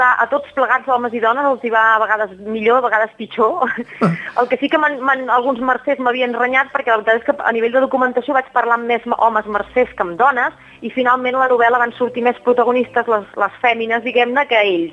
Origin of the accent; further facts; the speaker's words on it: Igualada, Catalonia, Spain; vaig voler fer un petit homenatge al gremi textil de la meva ciutat natal d'Igualada